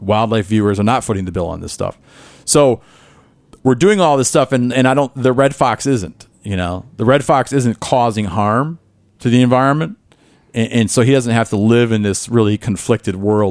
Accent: Midwest, United States; I grew up in the Midwest, man

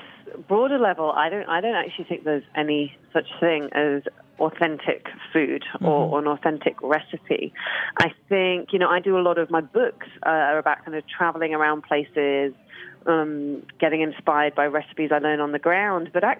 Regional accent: United Kingdom; I mean, I definitely think of myself as British, first and foremost. Mm-hmm. You know, I only have a British passport. Like, that's my only national identity.

